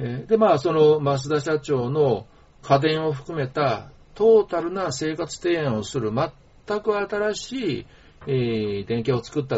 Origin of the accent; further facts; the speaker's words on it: Toyonaka, Osaka, Japan; 私ついこの間まで枚方のすぐ近くの門真市に住んでましたしね、私もともとは大阪の豊中っていうところの出身なんで、